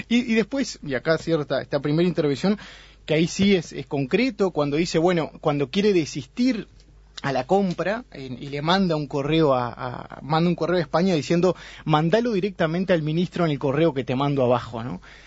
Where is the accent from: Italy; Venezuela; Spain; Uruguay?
Uruguay